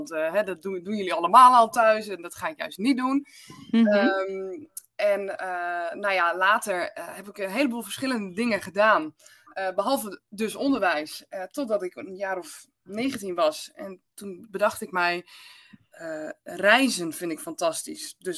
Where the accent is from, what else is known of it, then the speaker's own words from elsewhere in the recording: Friesland, Netherlands; Ik ben opgegroeid in Friesland.